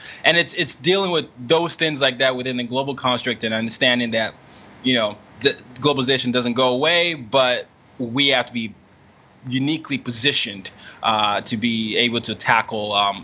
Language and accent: English; Nigeria; I grew up as the oldest of 3 boys, but, you know, as a Nigerian, you know, my dad being a diplomat, essentially I was always the minority everywhere I went. You know, you mentioned how I grew up in 5 countries and 4 continents.